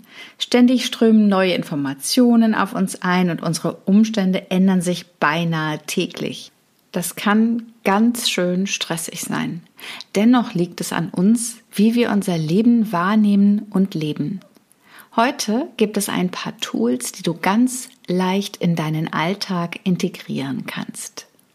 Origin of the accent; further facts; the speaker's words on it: Berlin, Germany; Also ich bin ja Berlinerin, in Berlin aufgewachsen